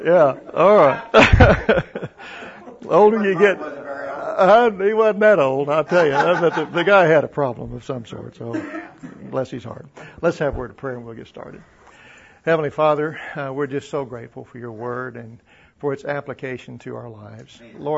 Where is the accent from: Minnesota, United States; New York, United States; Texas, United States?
Texas, United States; Pampa; I'm from Pampa, and I'm with Halliburton.